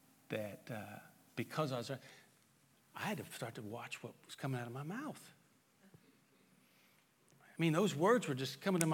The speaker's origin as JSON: {"language": "English", "town": "Indianapolis", "region": "Indiana", "country": "United States", "tie": "born or raised there", "said": "I grew up in Indianapolis. My parents still live there"}